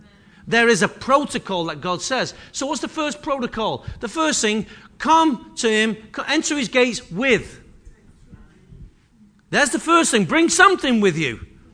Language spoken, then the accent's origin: English; United Kingdom; I'm not proud. Me? Proud? No, I'm British.